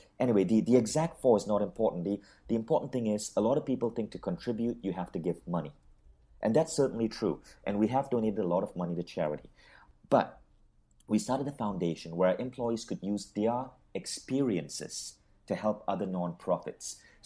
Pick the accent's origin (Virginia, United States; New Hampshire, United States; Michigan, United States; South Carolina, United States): Michigan, United States; because I spent 4 years growing up in Michigan